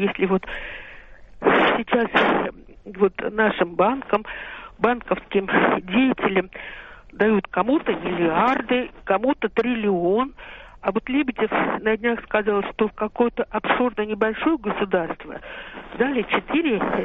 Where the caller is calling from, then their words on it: Balashikha, Moscow Oblast, Russia; Вот я простая россиянка. Я из Балашихи. Угу. Это Московская область.